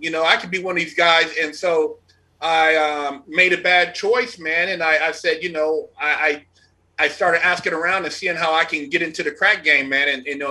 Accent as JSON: {"language": "English", "town": "Sacramento", "region": "California", "country": "United States", "said": "I'm from Sacramento."}